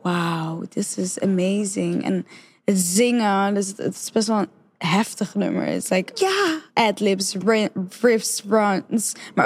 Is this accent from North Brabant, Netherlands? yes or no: no; Zandvoort, North Holland, Netherlands; also born or lived in Dordrecht; Maar ik ben uiteindelijk opgegroeid in Zandvoort.